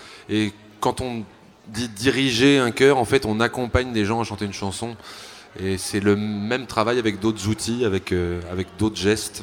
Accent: Nantes, Pays de la Loire, France; Mais oui, j'habite à Nantes, je suis nantais.

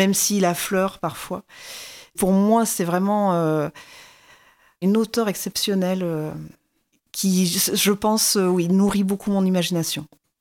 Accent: Auvergne-Rhône-Alpes, France; now in Douai, France; je ne suis pas native de Douai. Je suis native de l'Isère et c'est vrai que je me suis beaucoup attachée à la ville de Douai.

